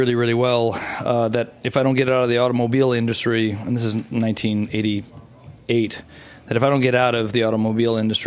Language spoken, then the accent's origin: English; United States; because I'm an American and I didn't speak any French or not enough